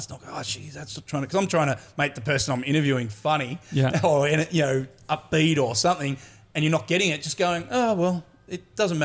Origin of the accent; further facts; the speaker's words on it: Australia; now in New York, United States; we are still enjoyed on the streets of New York as an Aussie because we still have that laid back thing.